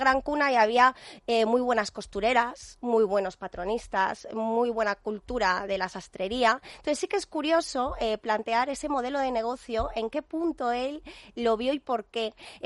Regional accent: Galicia, Spain; yo que soy gallega

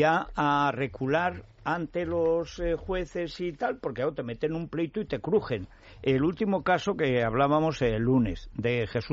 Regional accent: Aragon, Spain; yo soy de Aragón

